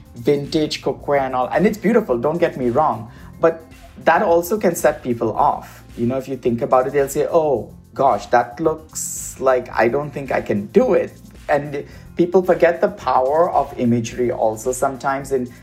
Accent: India; and now I'm on the West Coast. So it's definitely influenced by all of that. And also my experiences, you know, growing up in India, I come from a mixed cultural faith family. My mother's Catholic, my dad's Hindu. I'm openly gay, and I'm also married now.

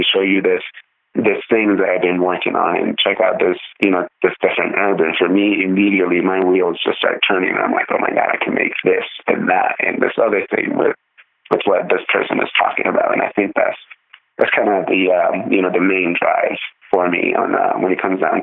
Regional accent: Honduras; like I said, I grew up in Honduras

